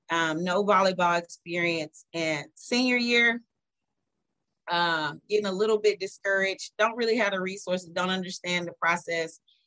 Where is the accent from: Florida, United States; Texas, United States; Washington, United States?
Texas, United States; Houston; So I'm from Houston. I'm a local girl, went to Prairie View for undergrad, went to Texas Southern.